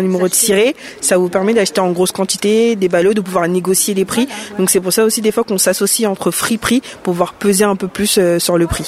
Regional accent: Normandy, France; On est de la Normandie.

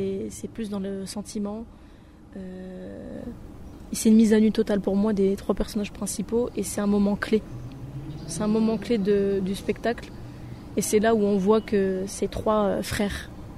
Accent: Metz, Grand Est, France; Alors, moi, je viens de Metz, donc j'ai grandi là-bas.

